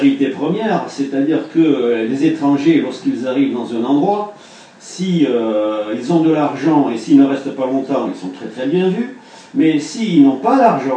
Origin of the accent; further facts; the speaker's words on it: Nouvelle-Aquitaine, France; nous, au Pays Basque, on met toujours une voyelle.